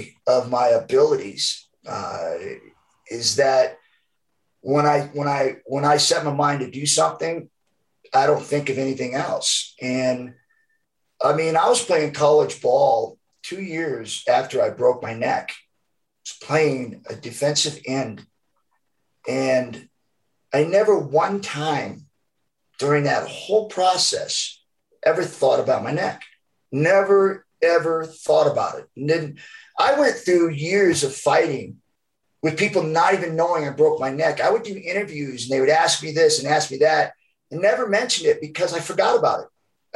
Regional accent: Georgia, United States; born there; accent: Southern; I mean, I have an accent anyways, a Southern accent. Cause I was born in Georgia. And so I've never lost the accent

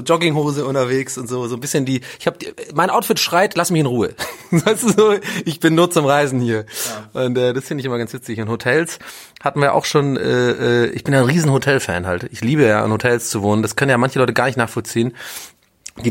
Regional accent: Swabia, Germany; Und ich bin ja aus dem Schwabenland sozusagen, war aber nie in Schwäbisch Hall

